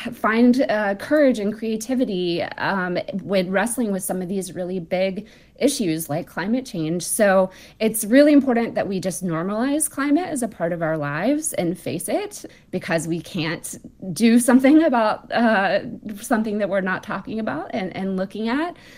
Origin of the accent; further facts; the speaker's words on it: Alabama, United States; I'm from the Gulf Coast of Alabama. It's set on the Gulf Coast.